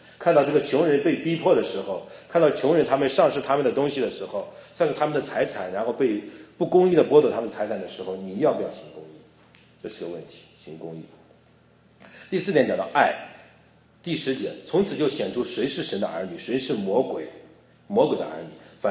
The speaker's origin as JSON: {"language": "Chinese", "country": "China", "said": "有我们中国人就是说，中国人就事不关己高高挂起，所以我也是在这种思想里面出来的，"}